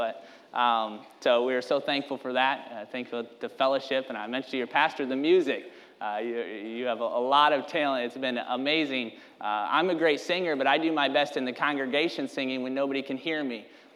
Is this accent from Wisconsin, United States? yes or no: no; Michigan, United States; So I've been a Packer fan, because I grew up in Michigan, so the only alternative was the Lions